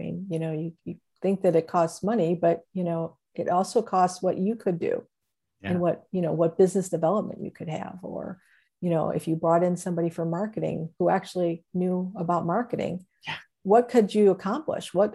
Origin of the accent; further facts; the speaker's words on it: Cleveland, Ohio, United States; So I'm from Cleveland. So big sports.